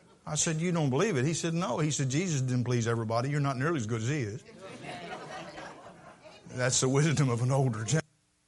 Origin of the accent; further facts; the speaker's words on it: Vienna, Maryland, United States; I'm from Vienna. I'm sorry. We have a different language in Dorchester County.